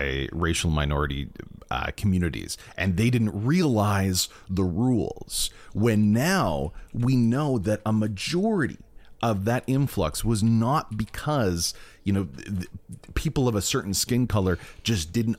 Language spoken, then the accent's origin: English; Brampton, Ontario, Canada; It's my hometown. Really love Brampton.